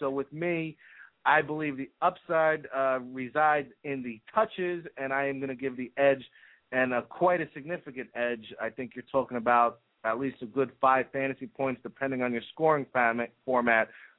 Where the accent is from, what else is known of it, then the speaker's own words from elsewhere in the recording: New Jersey, United States; I'm from New Jersey.